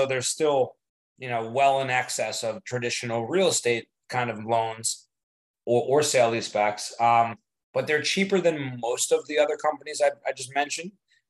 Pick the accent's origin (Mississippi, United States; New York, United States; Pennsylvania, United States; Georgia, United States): New York, United States; New York City; I'm a New Yorker from New York, as are my partners.